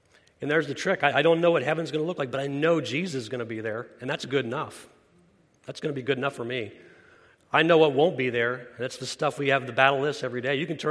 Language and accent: English; Spring Hill, Florida, United States; Now, I grew up in Spring Hill, Florida.